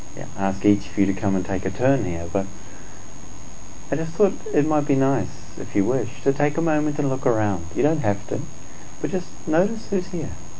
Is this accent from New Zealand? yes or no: yes; New Zealand; now in England; certainly in New Zealand where I grew up and in England where I live